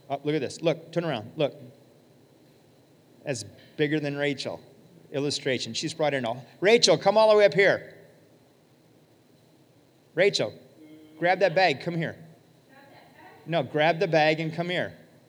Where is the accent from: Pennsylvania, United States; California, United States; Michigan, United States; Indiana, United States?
Michigan, United States; Detroit; I grew up in Detroit. This is not dangerous.